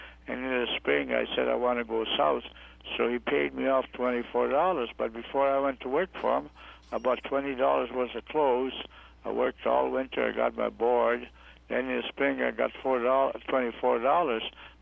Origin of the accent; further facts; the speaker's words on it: Athabasca, Alberta, Canada; My dad was a miner, and when I was 5 years old, I come to the town of Athabasca, and we moved across the Athabasca River, about 16 miles north of the Athabasca River, and that's where I spent my 15 years.